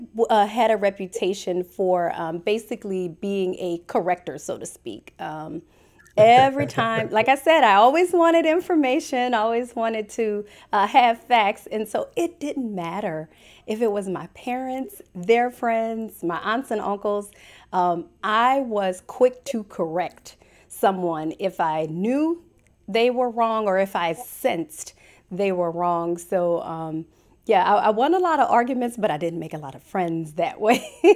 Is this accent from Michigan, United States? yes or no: no; New Orleans, Louisiana, United States; Growing up in New Orleans was like growing up in a tight-knit village. I grew up in the inner city, so I was very close to the French Quarter.